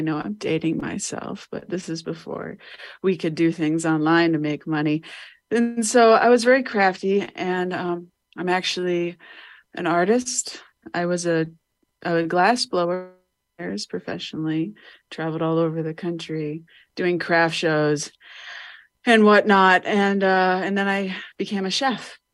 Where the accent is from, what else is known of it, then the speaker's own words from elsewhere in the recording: Ohio, United States; Well, I'm from Ohio, like we were talking about before the story, before the podcast. I'm from Ohio, and there's a big art community in Ohio.